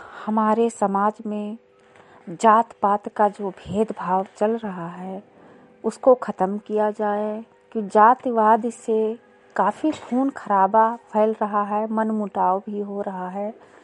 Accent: Lakharampur, Uttar Pradesh, India; मैं विकास खंड विशेषरगंज से हूँ, जिला बहराइच से, ग्राम पंचायत लखारामपुर से, गांव लखारामपुर से।

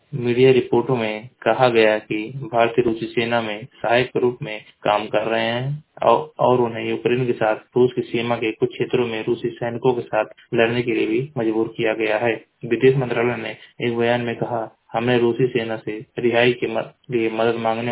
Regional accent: Maharajganj, Uttar Pradesh, India; मैं जिला महाराजगंज का निवासी हूँ।

